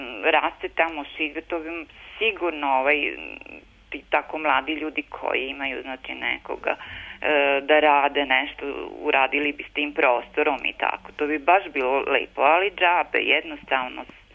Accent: Subotica, Vojvodina, Serbia; Kod nas u Subotici jedino je pozorište koje imamo

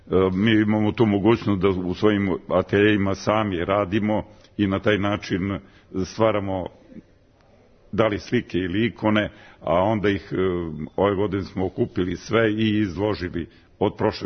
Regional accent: Miliva, Šumadija and Western Serbia, Serbia; ja dolazim iz Resave, iz sela Milive, a živim u Despotovcu, to je na kilometar od manastira Manasije

